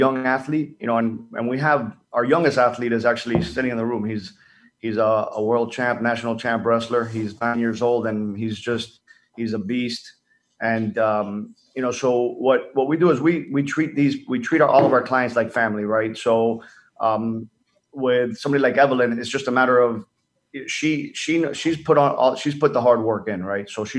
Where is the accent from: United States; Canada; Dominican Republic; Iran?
Dominican Republic; I grew up in the Dominican Republic